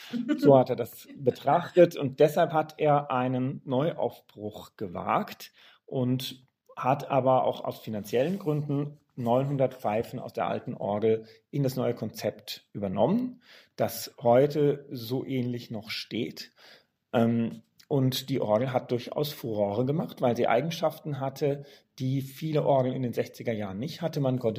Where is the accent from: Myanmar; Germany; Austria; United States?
Germany; Giessen, Hesse; born there; Ich kann mich erinnern, ich bin geboren in Gießen.